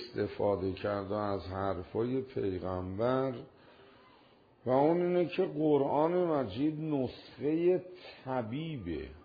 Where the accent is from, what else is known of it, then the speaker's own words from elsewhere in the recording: Iran; چون ما ایرانی هستیم، زبون عربی خدا رو که نمیفهمیم